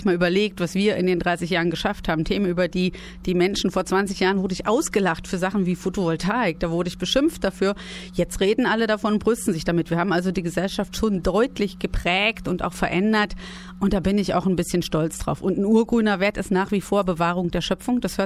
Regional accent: Brandenburg, Germany; Nein, ich bin in Königs Wusterhausen geboren, weil da das Kreiskrankenhaus stand. Das ist ja dann so, das ist mein Geburtsort. Aber aufgewachsen bin ich in einem ganz kleinen Dorf in der Nähe von Brandenburg, von Königs Wusterhausen.

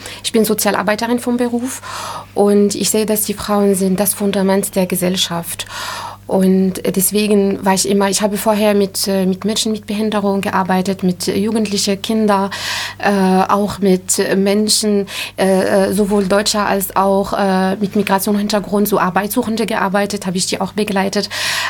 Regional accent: Morocco; first language Arabic; German is a second language; ich komme aus Marokko. Unsere so Muttersprache ist Arabisch, aber die zweite Amtssprache ist Französisch. Damit bin ich auch aufgewachsen.

